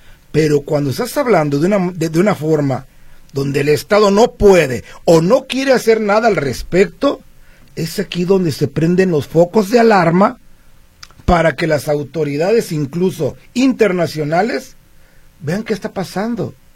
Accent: Mexico; No se puede negar como mexicano que las cosas no andan bien.

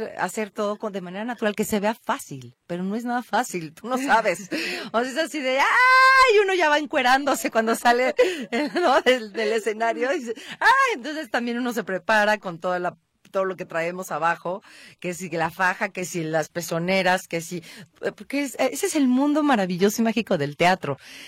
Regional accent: Guadalajara, Jalisco, Mexico; orgullosamente tapatía. Yo sí estoy muy arraigada con mi ser, con mis raíces, con lo que soy, con lo mexicana que soy

